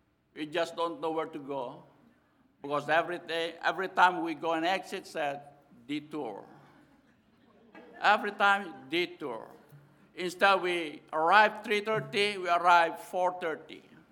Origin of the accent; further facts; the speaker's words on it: Philippines; English is a second language; In the Philippines, we have so many dialects. Every single Filipinos at least know how to speak at least 3 to 4 dialects.